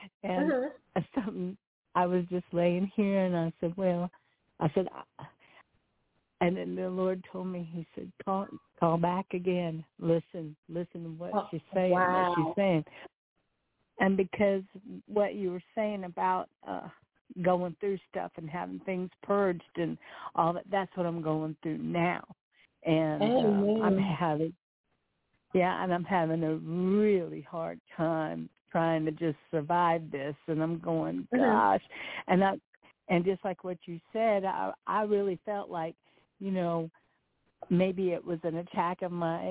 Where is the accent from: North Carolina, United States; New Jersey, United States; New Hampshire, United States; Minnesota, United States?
North Carolina, United States; Newport; I'm from Newport, North Carolina.